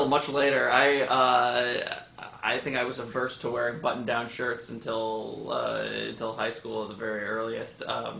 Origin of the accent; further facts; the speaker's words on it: New York City, New York, United States; Yeah, I grew up in the Bowery, so...